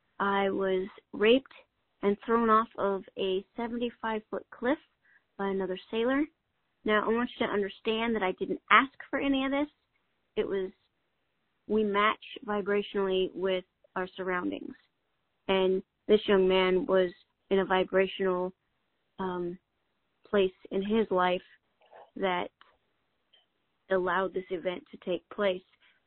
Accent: Northwest, United States; I grew up in the Northwest, and by the age of 10, I had like three sets of parents.

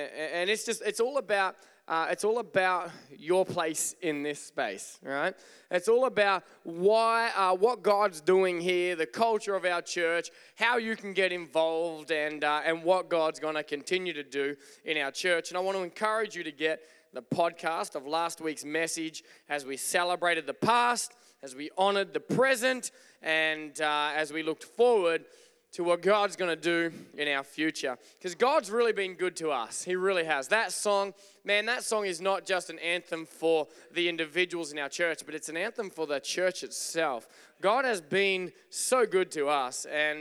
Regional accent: Australia; if I ever missay a word, I just blame it on being Australian

